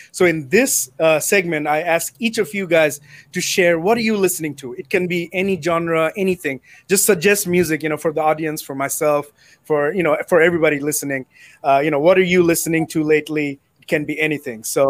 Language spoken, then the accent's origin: English; Bangladesh; I'm Bengali, so like I'm from Bangladesh originally.